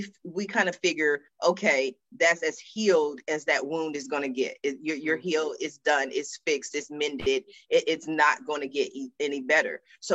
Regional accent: Los Angeles, California, United States; now in Long Beach, United States; I grew up in South Central Los Angeles. So when I moved to Long Beach, especially the area where I live, I was in culture shock.

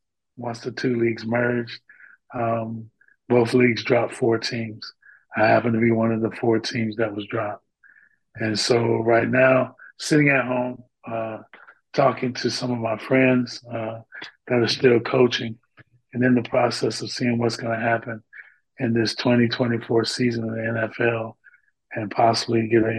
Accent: North Carolina, United States; Moved back to my hometown, which is North Carolina.

